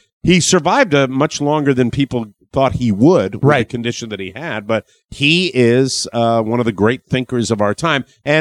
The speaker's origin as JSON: {"language": "English", "region": "Texas", "country": "United States", "said": "Alex Jones, because I'm angry and I'm Texan."}